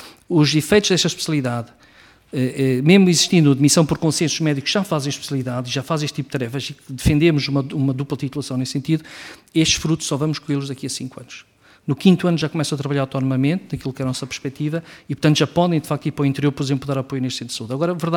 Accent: Arganil, Coimbra, Portugal; eu sou de Arganil, Pampilhosa da Serra, que é uma zona do interior, trabalho em Viseu

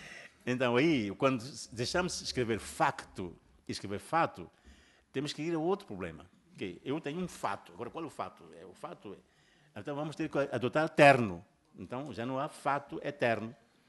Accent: Mozambique; eu agora não estou a falar de Moçambique, como moçambicano, não.

